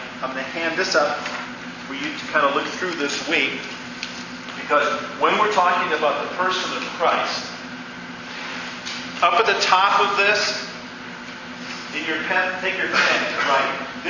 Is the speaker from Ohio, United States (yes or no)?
yes; Lakewood, Ohio, United States; When I was growing up in Lakewood, Ohio, there was a man that would run out into the playground who was insane.